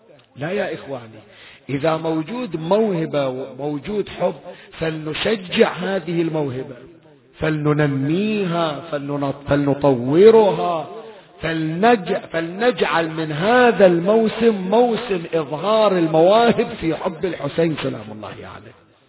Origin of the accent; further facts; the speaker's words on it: Bahrain; أحد الفضلاء عندنا بالبحرين، ما أحكي لك شيء برا البحرين